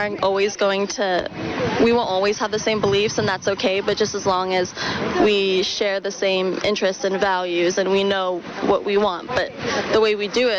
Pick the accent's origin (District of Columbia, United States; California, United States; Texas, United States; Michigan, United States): California, United States; they might have a better opinion than I do, because I'm from California.